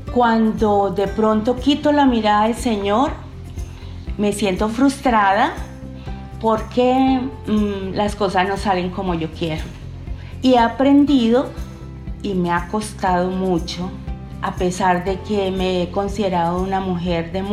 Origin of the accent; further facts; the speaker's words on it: Cundinamarca, Colombia; now in Sabaneta, Colombia; soy colombiana de una ciudad de Cundinamarca y Dios me trajo a estas tierras antioqueñas y vivo acá en Sabaneta, Antioquia.